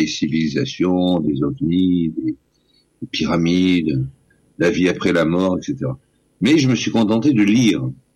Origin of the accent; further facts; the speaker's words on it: Toulouse, Occitanie, France; now in Rouen, France; Je suis basé à Rouen, en Normandie, mais je ne suis pas de Rouen, je suis originaire de Toulouse. Ma naissance, mon pays, c'est Toulouse, mais ça fait 40 ans que je vis à Rouen.